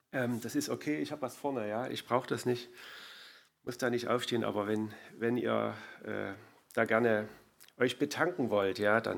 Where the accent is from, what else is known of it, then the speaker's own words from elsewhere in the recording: Limbach, Germany; also born or lived in Baden-Württemberg; Also ich stamme ja hier aus der Ecke, ich komme aus Limbach, so wie der Carly. Und ich bin zusammen mit Daniela 1993 damals aus beruflichen Gründen ja nach Baden-Württemberg gegangen.